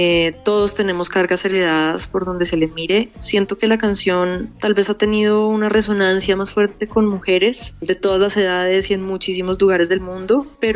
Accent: Bogotá, Colombia; otras somos de Bogotá y nos unimos por la música

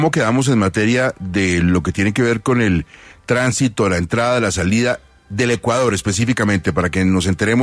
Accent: Colombia; usted y yo somos colombianos

